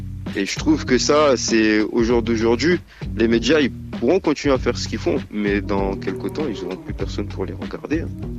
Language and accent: French; France; Nous sommes français, mais surtout banlieusards.